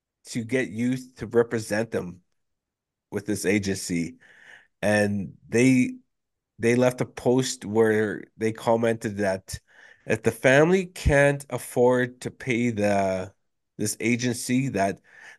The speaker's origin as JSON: {"language": "English", "town": "Moosonee", "region": "Ontario", "country": "Canada", "tie": "born or raised there", "said": "I've known this guy for pretty much my whole life growing up in Moosonee Moose Factory"}